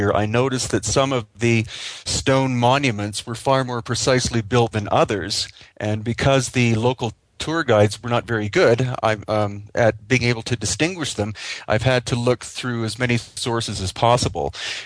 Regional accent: Canada; also born or lived in Hawaii; I've been a student of Native tradition since I was a young child growing up in Canada.

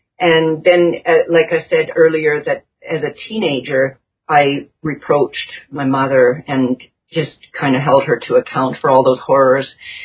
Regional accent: Canada; it's better to hide your German heritage growing up in Canada. But at home, it was wonderful. We spoke German at home.

